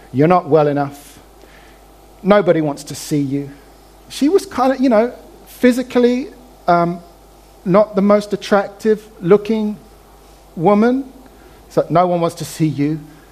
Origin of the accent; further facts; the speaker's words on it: London, United Kingdom; I'm a Londoner.